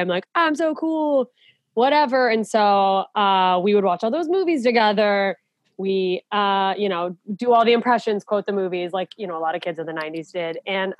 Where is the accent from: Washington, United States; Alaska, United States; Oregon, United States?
Alaska, United States; Anchorage; I grew up in Anchorage, Alaska, and I feel like nobody expects there to be gang activity there.